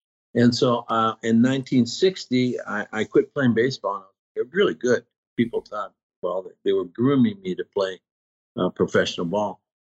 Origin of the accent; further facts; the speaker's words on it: Los Angeles, California, United States; I was born and raised in East